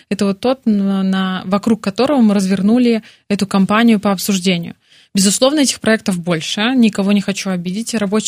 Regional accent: Belarus; А вот чего хотим мы, белорусы, ответ как будто неоднозначный.

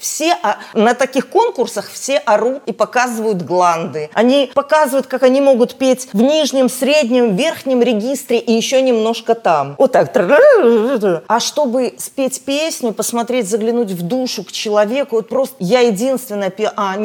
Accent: Belarus

